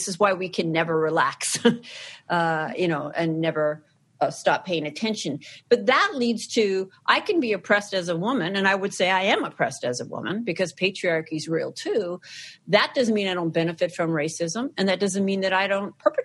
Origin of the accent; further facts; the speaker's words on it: Canada; I'm from Canada.